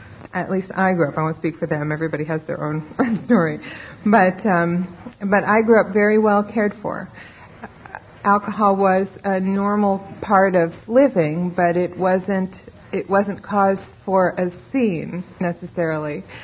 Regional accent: Beverly Hills, California, United States; I was born and raised in Beverly Hills. 90210 is the zip code of my birth.

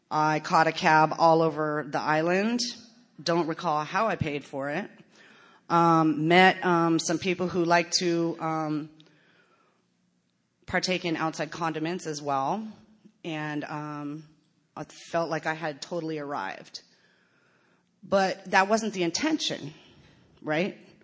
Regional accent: Portland, Oregon, United States; I'm from Portland, Oregon. And doesn't snow a lot there

